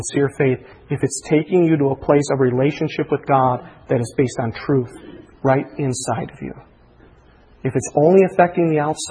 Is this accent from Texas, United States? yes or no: no; Chicago, Illinois, United States; Go to Chicago, my hometown.